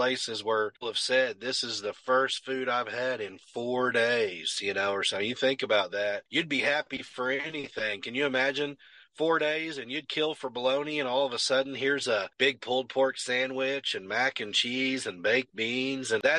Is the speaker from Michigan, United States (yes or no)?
no; Indiana, United States; I mean, the game that we were going to represent the Indianapolis Colts, since we're from Indiana.